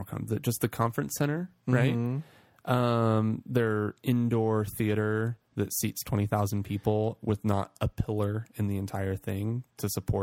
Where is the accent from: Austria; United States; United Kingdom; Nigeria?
United States; Salt Lake City, Utah; And when we would say Salt Lake, they were like, how's that possible?